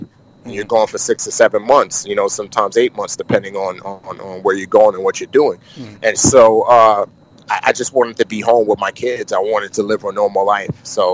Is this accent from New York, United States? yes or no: yes; Bronx, New York, United States; I grew up in the Bronx getting jumped and beat up and all that kind of stuff.